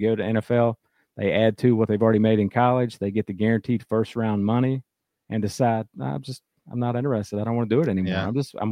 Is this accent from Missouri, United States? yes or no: no; Charleston, West Virginia, United States; now in South Carolina, United States; I'm from West Virginia. I grew up around Charleston, West Virginia.